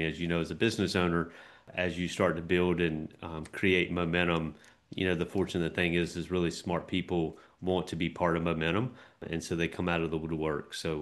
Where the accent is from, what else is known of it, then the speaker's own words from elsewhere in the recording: North Carolina, United States; also born or lived in Charleston, South Carolina; I lived in Charleston, South Carolina. I've lived in the mountains, and obviously I grew up in East North Carolina.